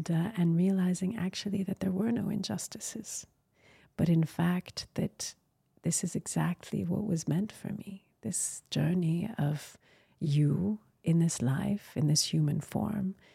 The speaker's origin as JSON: {"language": "English", "country": "Jordan", "said": "And then I was a Jordanian national. And then I would start to tell people I'm Jordanian."}